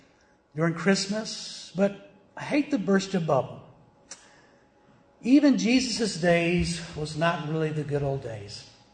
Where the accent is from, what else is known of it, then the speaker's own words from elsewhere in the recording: Virginia, United States; Now, I'm from Virginia.